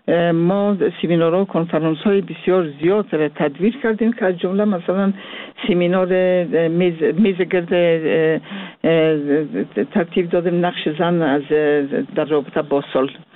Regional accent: Mazar-i-Sharif, Balkh, Afghanistan; born there; مزار شریف چون زادگاه من

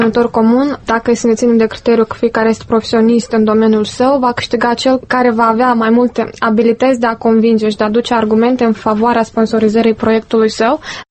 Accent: Moldova; noi ca moldoveni, ca români

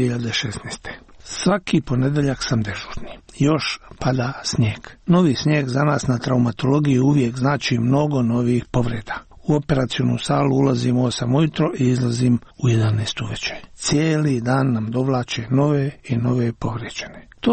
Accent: Sarajevo, Federation of Bosnia and Herzegovina, Bosnia & Herzegovina; now in Prague, Czech Republic; Znam da kada pođem u Sarajevo idem kući, a kad se vraćam u Prag, vraćam se kući. Imam dvije kuće. Tako valjda svi mi emigranti.

